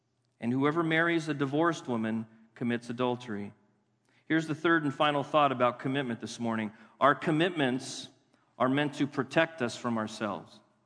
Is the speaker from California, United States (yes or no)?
yes; California, United States; I'm an American. I live in democracy. I'm a Californian, and I have rights.